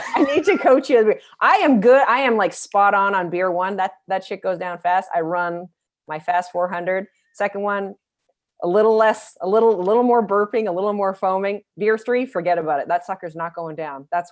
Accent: Canada; now in United States; I mean, I just removed my entire Canadian card. Not only am I cold in 60 degrees, I don't know how to ski.

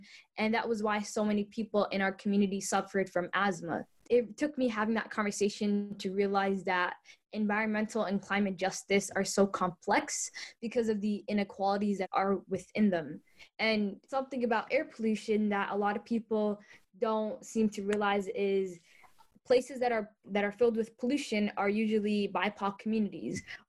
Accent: Minneapolis, Minnesota, United States; I grew up in North Minneapolis, and there was our community was majority Somali and Hispanic, and so I grew up with a lot of people that looked like me.

